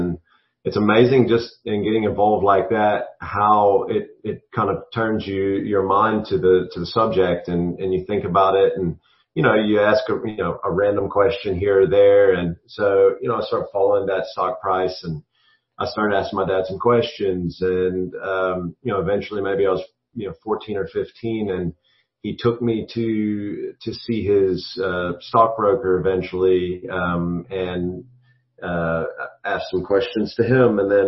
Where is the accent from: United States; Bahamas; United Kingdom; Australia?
United States; moved away as an adult; also born or lived in South Africa; I was born and raised in America.